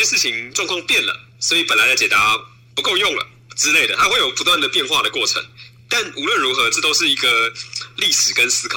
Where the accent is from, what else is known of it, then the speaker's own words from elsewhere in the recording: Taiwan; 哪怕是像我这样子的外省家庭出生的孩子，我们都已经在台湾出生长大了，我们没有什么要回去的愿望，也没有什么要走的愿望，所以就慢慢的自然越来越本土化。